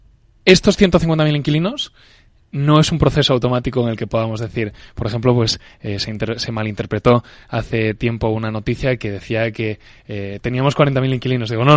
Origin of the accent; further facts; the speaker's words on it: Oviedo, Asturias, Spain; moved away; sabes que soy de Oviedo. Cuando vine aquí a estudiar hace 11 años